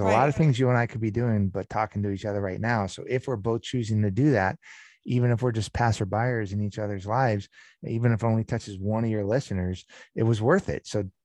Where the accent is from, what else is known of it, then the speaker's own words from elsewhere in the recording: California, United States; I was raised in Southern California